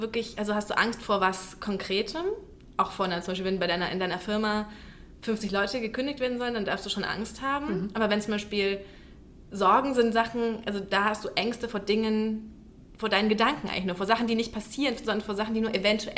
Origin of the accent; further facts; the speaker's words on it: Bavaria, Germany; ich komme ja aus Franken